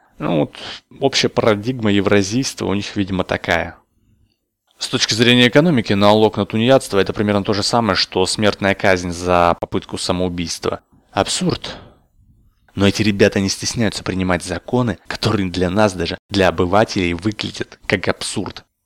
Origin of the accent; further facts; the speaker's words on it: Siberia, Russia; Я, кстати, из Сибири.